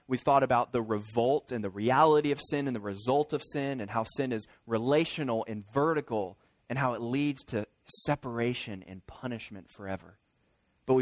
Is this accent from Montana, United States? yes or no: no; Virginia, United States; now in Kentucky, United States; Listen, when our family, we live in Kentucky, we're from Virginia.